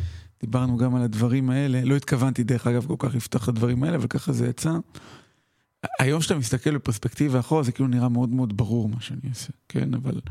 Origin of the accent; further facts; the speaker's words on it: Acre, Northern District, Israel; באקו. גדלתי באקו.